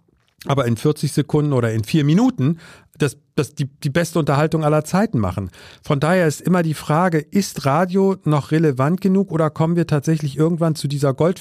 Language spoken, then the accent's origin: German; Berlin, Germany; ich komme aus Berlin und habe dort vor allem amerikanisches und britisches Soldatenradio gehört, AFN und BFBS.